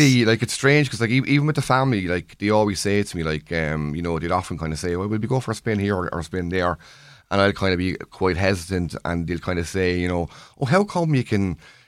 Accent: Waterford, Munster, Ireland; because I'm from Waterford

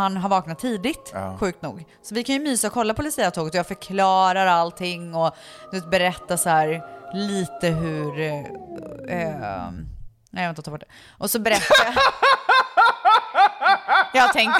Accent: Sweden; now in United States; som svensk i USA.

